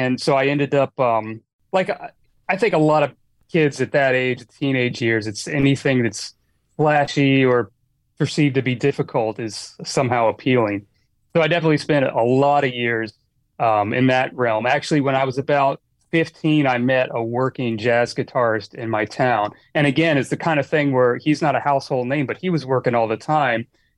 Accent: Annapolis, Maryland, United States; I grew up in Annapolis, Maryland.

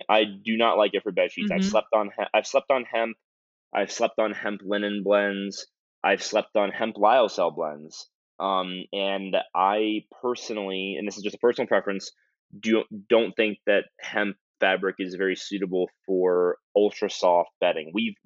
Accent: United States; I'm an American consumer.

